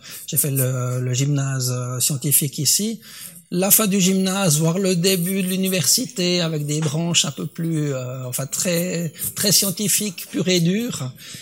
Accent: Marin, Neuchâtel, Switzerland; Mon parcours, je suis effectivement né dans le canton de Neuchâtel. J'ai grandi à Marin, c'était vraiment mon village.

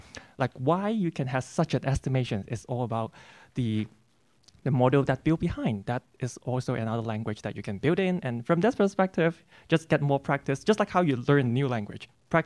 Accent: Hong Kong; moved away as an adult; also born or lived in Buffalo / Colorado; now in United States; I am from Hong Kong

